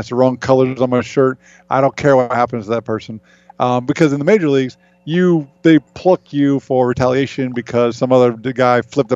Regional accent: Evansville, Indiana, United States; Was filmed in my hometown of Evansville, Indiana, at Bossy Field.

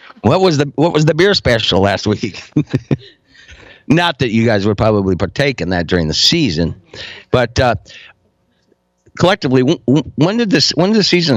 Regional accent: Iowa, United States; moved away as an adult; I came from Iowa 7 years ago.

